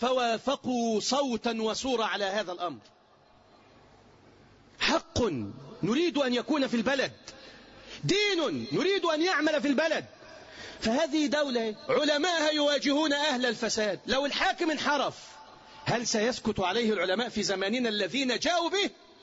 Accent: Egypt; وده مش لأن احنا مصريين

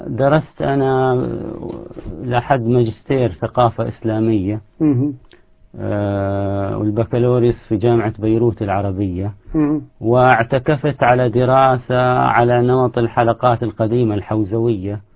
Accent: Jordan; الحقيقة انا اردني، اردني الجنسية، وان كانت اصولي حجازية

